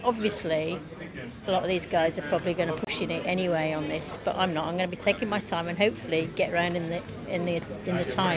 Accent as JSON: {"language": "English", "region": "England", "country": "United Kingdom", "said": "I'm from England, and I'm 67"}